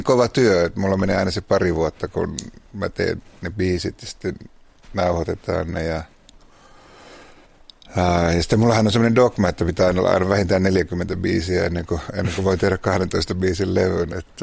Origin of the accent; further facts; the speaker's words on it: Oulu, North Ostrobothnia, Finland; Mä oon Oulusta kotoisin